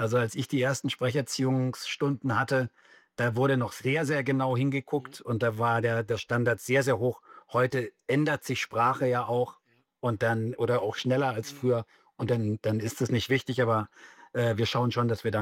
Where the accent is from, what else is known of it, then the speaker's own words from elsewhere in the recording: Bavaria, Germany; Ich komme ja auch aus Bayern, auch wenn man es jetzt nicht unbedingt hört. Aber ja, klar, so manche Ausdrücke, Tonfarben, die bleiben einfach.